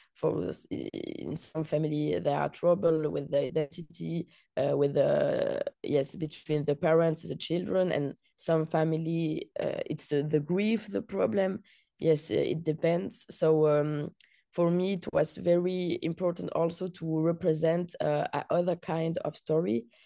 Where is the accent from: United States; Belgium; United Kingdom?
Belgium; I am born and raised in Belgium with a Tunisian father and a Danish mother.